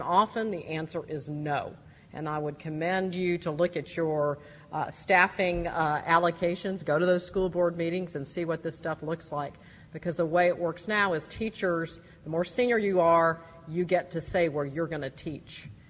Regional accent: Texas, United States; as I observe states around the country and certainly my home state of Texas

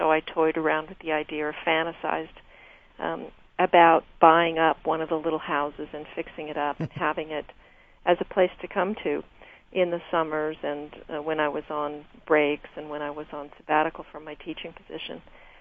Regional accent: Wichita, Kansas, United States; I learned, because I did most of my growing up in Wichita, I spent a lot of time doing research on the Pawnee Indians

